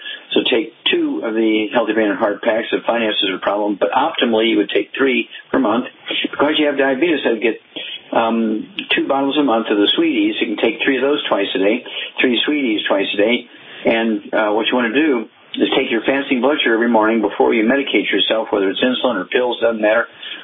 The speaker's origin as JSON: {"language": "English", "region": "Missouri", "country": "United States", "tie": "born or raised there", "said": "Let's start out in Missouri, my home state, where I grew up."}